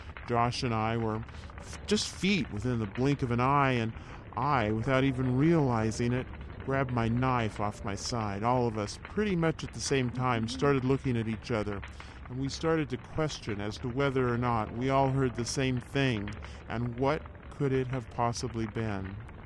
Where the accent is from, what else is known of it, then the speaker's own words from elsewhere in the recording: Dixie, Washington, United States; I grew up in Dixie, Washington.